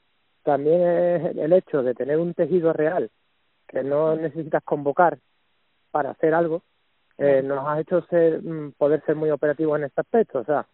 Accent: Andalusia, Spain; somos la sartén de Andalucía, como nos conocen

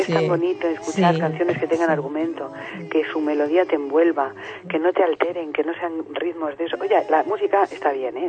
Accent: Madrid, Community of Madrid, Spain; Yo soy madrileña, nacida en la calle de Sagasta. Soy chamberilera, para que tú veas.

